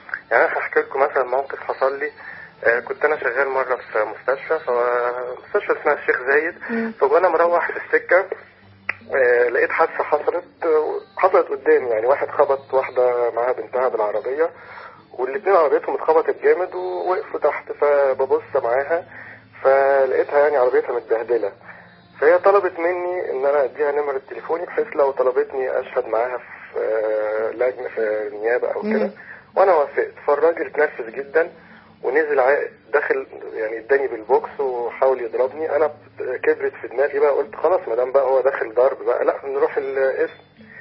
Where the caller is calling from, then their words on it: Canada; بتكلم من كندا.